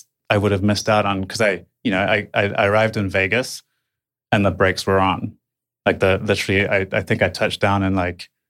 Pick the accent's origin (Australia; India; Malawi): Malawi; also born or lived in South Africa; Well, directly from South Africa. But I grew up in Malawi, but I did all my schooling in South Africa